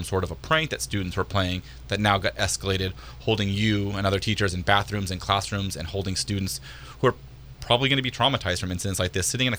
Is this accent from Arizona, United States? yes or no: no; Petaluma, California, United States; I grew up in Petaluma. I went to Casa Grande High School, an open-air campus as well.